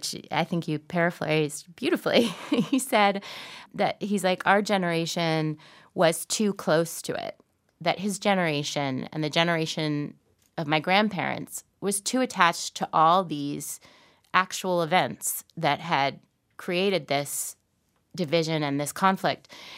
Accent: New York, United States; if there's one identity that I feel is the strongest in me, it's that of being a New Yorker.

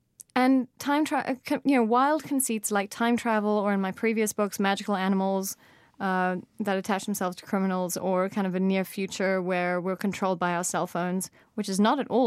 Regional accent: South Africa; I think as a South African, having seen South Africa misrepresented so horribly in all kinds of media

